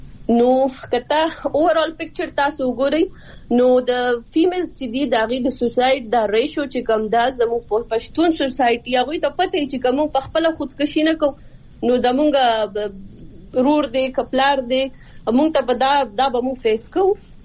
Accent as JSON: {"language": "Pashto", "town": "Swat", "region": "Khyber Pakhtunkhwa", "country": "Pakistan", "said": "زه پخپله چونکې د سوات نه یم نو زه خپل د علاقې اولنۍ فیمیل یم چې زه راوت یم"}